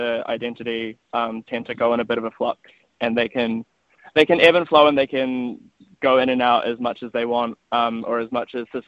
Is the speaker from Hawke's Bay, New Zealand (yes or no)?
yes; Napier, Hawke's Bay, New Zealand; I grew up in the Hawke's Bay in Napier, and I don't go back there very often just because I feel like I left for a reason